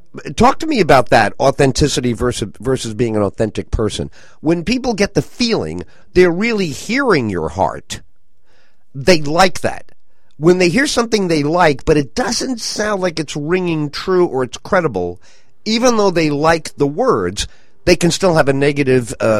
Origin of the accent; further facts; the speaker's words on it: Bronx, New York, United States; I'm from the Bronx, he's from Queens. Nothing he's said or done surprises me. I grew up in the five boroughs.